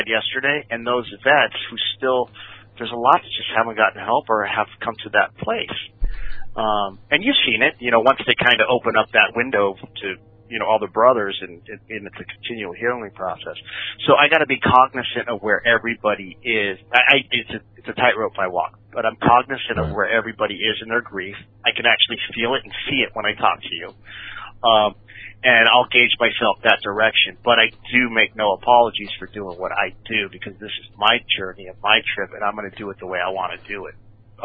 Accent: California, United States; we'll talk about being Mexican. I'm all, but that's not, I mean, yes, I am, but I, as I told you, I grew up here in Orange County, right?

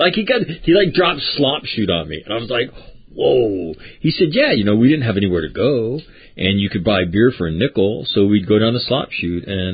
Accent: Sacramento, California, United States; there's a little bit of craziness going on in my hometown where you used to recruit, and that is, Sacramento.

